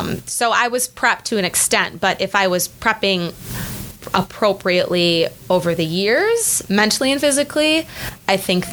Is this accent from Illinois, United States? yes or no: yes; Libertyville, Illinois, United States; I'm from Chicago, suburbs of Chicago, Libertyville, Illinois. I went to Libertyville High School. I lived there until I went off to college